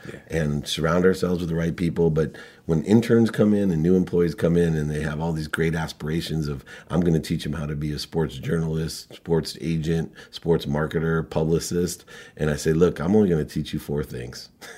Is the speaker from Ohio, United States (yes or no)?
yes; Akron, Ohio, United States; moved away; when I moved from Akron, Ohio to California, I was a huge Ohio State football fan.